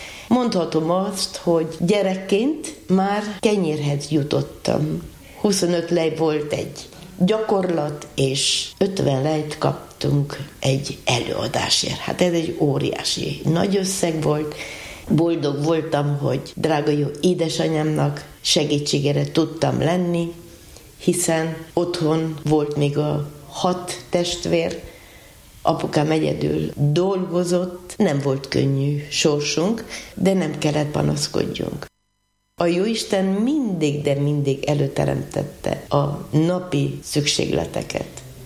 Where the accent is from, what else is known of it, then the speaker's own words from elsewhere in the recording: Florești, Cluj County, Romania; a 7 gyerek közül én, mint az 5. születtem Százfenesen, a többiek Kolozsvárot, mert Kolozsvárról távoztak ki édesanyámék, hogy udvarunk legyen, hogy a gyerekeket jól tudják nevelni. Városiból vidékiek